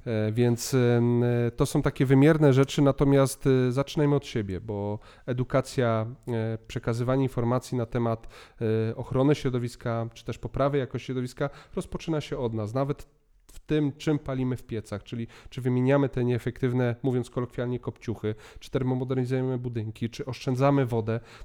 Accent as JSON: {"language": "Polish", "town": "Jeleśnia", "region": "Silesian Voivodeship", "country": "Poland", "tie": "born or raised there", "said": "pochodzę z Żywiecczyzny, wywodzę się z gminy Jeleśnia, to jest moja rodzinna gmina i tam się wychowałem"}